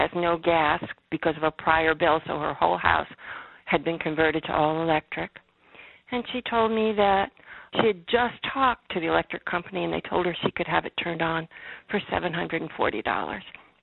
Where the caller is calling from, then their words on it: Muncie, Indiana, United States; I'm calling you from Muncie.